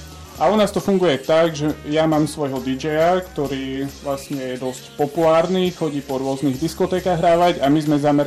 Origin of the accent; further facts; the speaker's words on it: Bardejov, Prešov Region, Slovakia; now in Košice, Slovakia; ja pochádzam z Bardejova a tam sa toho dosť malo deje.